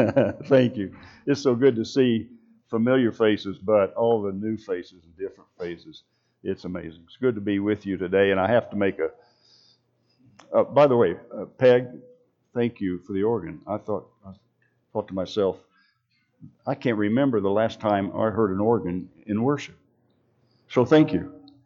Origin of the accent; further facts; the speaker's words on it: Bartlesville, Oklahoma, United States; She was raised in First Baptist Church, Bartlesville, Oklahoma, a great church. And I was raised in the First Nazarene Church, some blocks away from that church, the Baptist Church.